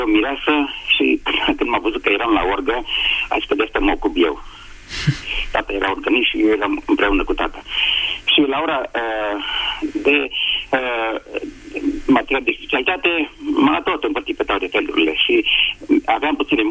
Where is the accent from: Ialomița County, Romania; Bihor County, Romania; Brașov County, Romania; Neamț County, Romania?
Bihor County, Romania; Oradea; now in Bucharest, Romania; și sunt din Oradea, stau în București.